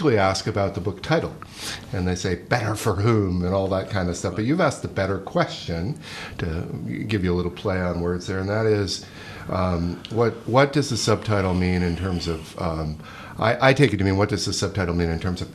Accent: Seattle, Washington, United States; stories using Seattle, my hometown, as a foil, because Seattle's the fastest growing city in the United

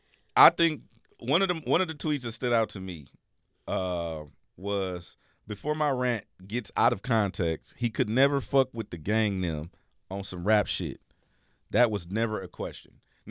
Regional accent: Carson, California, United States; All right, now, I'm from Carson, California.

